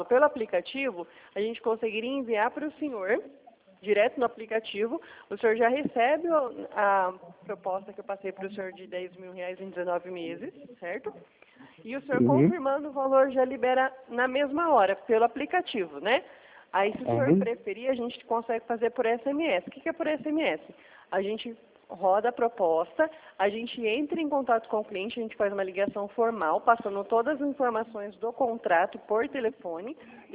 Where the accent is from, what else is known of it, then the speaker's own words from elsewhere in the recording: Presidente Prudente, São Paulo, Brazil; Eu sou aqui de Presidente Prudente.